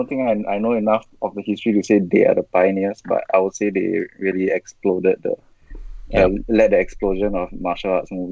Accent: Singapore; I'm from Singapore

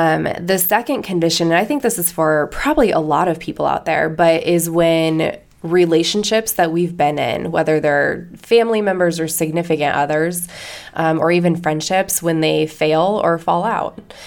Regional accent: Colorado, United States; moved away as an adult; I was like, I can't live in Kansas anymore, because I grew up in Colorado, and I went to Kansas for a year, and I was done.

